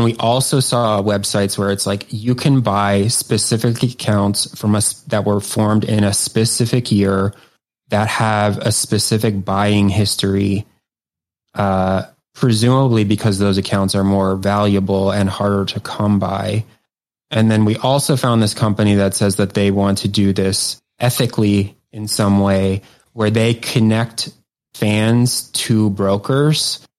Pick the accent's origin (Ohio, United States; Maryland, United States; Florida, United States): Maryland, United States; Like, I'm from Maryland, they're playing Meriwether Post Pavilion, which is in Columbia, Maryland.